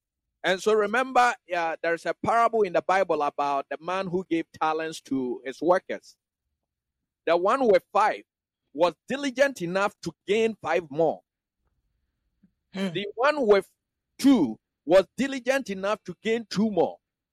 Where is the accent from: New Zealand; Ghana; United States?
Ghana; I'm a Ghanaian.